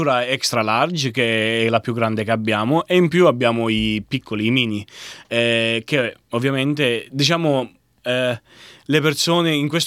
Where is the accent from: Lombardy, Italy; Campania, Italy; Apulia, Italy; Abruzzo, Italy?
Abruzzo, Italy; io sono abruzzese, ma mia nonna è di Catania